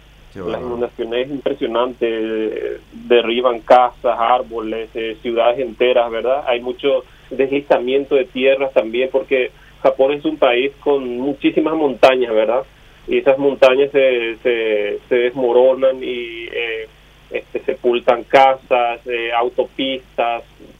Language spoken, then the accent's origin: Spanish; Paraguay; now in Japan; no somos muchos los paraguayos que vivimos también acá